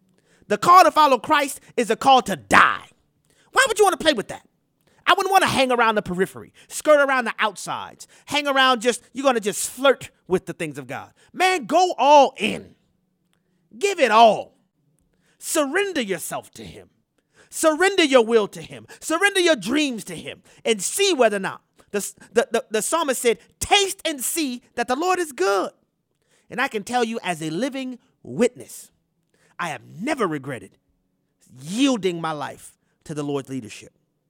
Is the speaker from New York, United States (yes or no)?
no; New Orleans, Louisiana, United States; I think this negatively impacted people in my hometown in New Orleans.